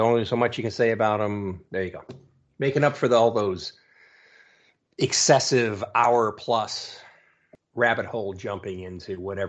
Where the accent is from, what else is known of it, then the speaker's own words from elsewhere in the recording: Chicago, Illinois, United States; I'm from Chicago too.